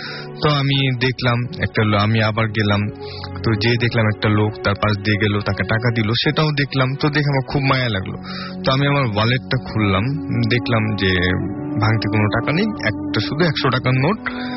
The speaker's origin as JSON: {"language": "Bangla", "town": "Dhaka", "region": "Dhaka Division", "country": "Bangladesh", "said": "আমি ধানমন্ডি থেকে এসেছি।"}